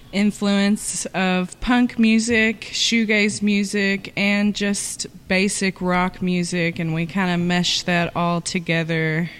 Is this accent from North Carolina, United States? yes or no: no; Scottsville, Kentucky, United States; also born or lived in Gallatin, Tennessee / Franklin, Kentucky / Bowling Green, Kentucky; I was born in Gallatin, Tennessee. Okay. I grew up in Scottsville. My mom and dad separated when I was young, so I was kind of, I moved between Scottsville, Kentucky, Franklin, Kentucky, and Bowling Green, Kentucky.